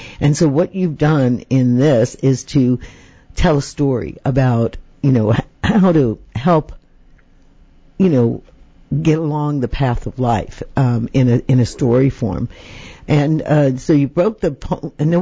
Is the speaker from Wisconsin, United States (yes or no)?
no; New York City, New York, United States; You know, I grew up in New York City, in Staten Island, in a very close to the ferry terminal, which was not a very prestigious area.